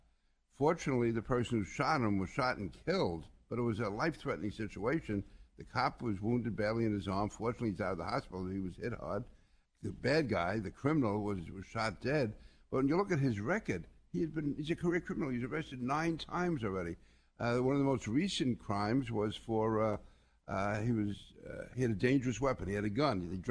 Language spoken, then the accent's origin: English; New York City, New York, United States; now in Nassau County, United States; I grew up in Queens, went to school in Brooklyn, worked in Manhattan. So I'm a lifelong New Yorker. I moved out to Nassau County 50 years ago, but I grew up in New York City.